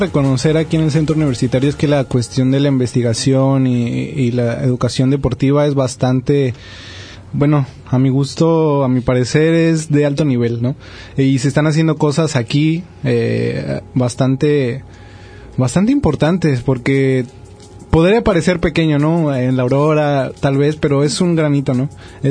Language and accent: Spanish; State of Mexico, Mexico; yo también soy del Estado de México y recuerdo que, no sé en qué momento de mi infancia, recuerdo un frío